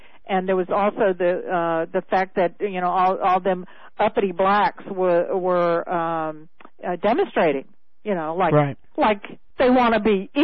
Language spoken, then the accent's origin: English; Louisiana, United States; I grew up in Louisiana, so right. In fact, just 30 miles from the Texas border.